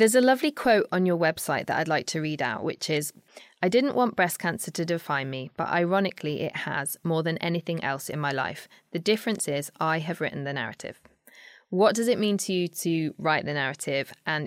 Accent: Yorkshire and the Humber, United Kingdom; And I'm from Yorkshire and they're from Yorkshire.

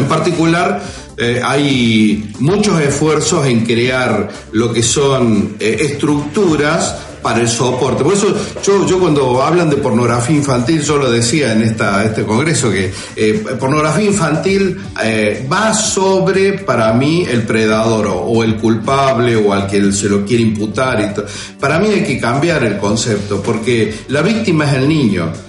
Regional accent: Córdoba, Argentina; now in Salta, Argentina; en la zona donde yo resido, que es Salta. Yo soy cordobés, no soy salteño

